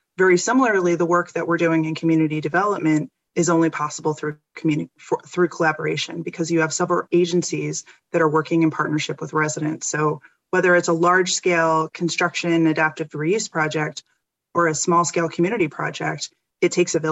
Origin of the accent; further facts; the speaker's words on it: Lancaster, Pennsylvania, United States; I might be a little bit biased since it's my hometown, but I'd like to say the city of Lancaster is doing a lot of things right.